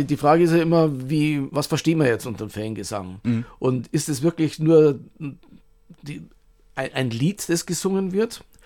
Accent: Bavaria, Germany; Also ich komme aus Bayern, bin aber kein Bayern-Fan.

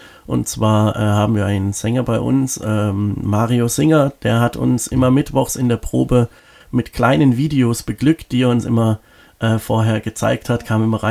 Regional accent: Freiburg, Baden-Württemberg, Germany; born there; Also ich bin hier in Freiburg geboren und ich gehe hier, glaube ich, auch nicht weg.

